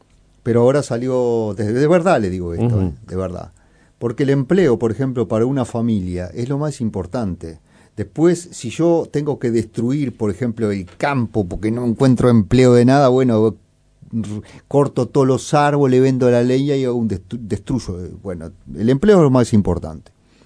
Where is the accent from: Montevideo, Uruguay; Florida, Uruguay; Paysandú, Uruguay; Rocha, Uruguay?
Paysandú, Uruguay; yo vengo también de repente del interior, de Paysandú, tengo mi manera de hablar.